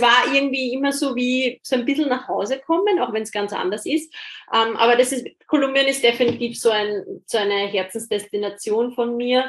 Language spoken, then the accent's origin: German; Austria; ich bin Österreicherin